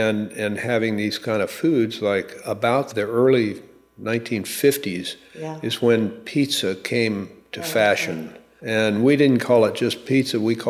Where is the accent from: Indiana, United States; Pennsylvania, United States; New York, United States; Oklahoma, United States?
Oklahoma, United States; also born or lived in Omaha, Nebraska; I was born in Omaha, Nebraska, very center of the United States. And then we moved to Oklahoma when I was like 5 years old. So then I grew up from there. And it was kind of a cultural wasteland in a lot of ways.